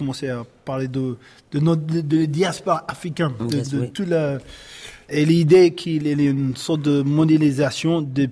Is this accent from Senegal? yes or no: no; United States; accent: American; French is a second language; now in France; long je reste en France, c'est plus distant que mon identité américaine, spécialement quand je garde mon accent, quand j'ai gardé. C'est pas exprès.